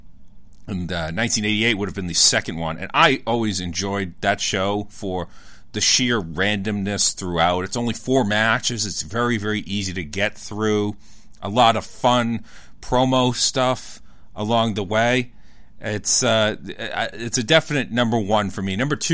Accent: Woburn, Massachusetts, United States; It's the Elks Club in Woburn, where I grew up in Massachusetts.

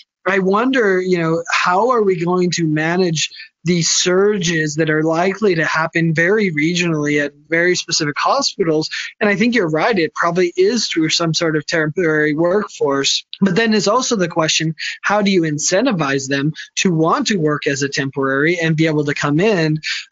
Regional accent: United States; I think the fear as an American, and this is kind of a touchy subject

